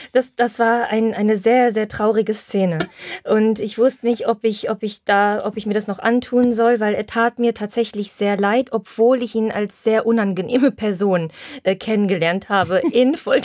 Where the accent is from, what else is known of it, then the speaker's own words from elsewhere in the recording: Silesian Voivodeship, Poland; Deshalb darf ich das sagen. Bei uns in Schlesien, wenn es kein Corona ist und es ist Frühling, kommen die Männer immer in so einem Polo-T-Shirt, schön reingesteckt in die Jeans